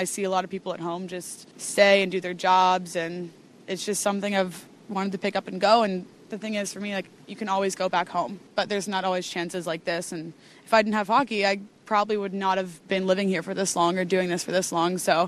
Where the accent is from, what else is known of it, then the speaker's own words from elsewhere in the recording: East Coast, United States; moved away as an adult; I'm from the United States, East Coast.